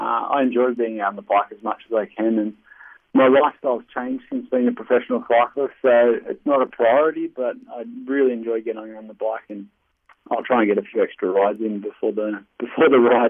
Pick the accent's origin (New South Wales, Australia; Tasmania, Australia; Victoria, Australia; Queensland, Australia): New South Wales, Australia; Bathurst; I suppose you could say I'm a country boy. I was born in Bathurst. I grew up here. We're regional. We're not Sydney.